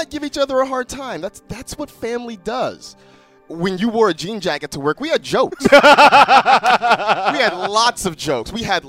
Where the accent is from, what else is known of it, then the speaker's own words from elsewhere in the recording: California, United States; As a kid growing up in the Bay Area, I roared for the California Golden Bears.